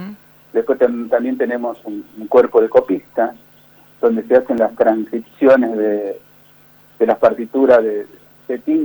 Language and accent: Spanish; Tartagal, Salta, Argentina; tengo muy muy buenos recuerdos de mi infancia, de haber crecido en Villa Saavedra cuando yo me vine, todavía no he tenido el avance que tiene al día de hoy este lugar, no este barrio de Tartagal.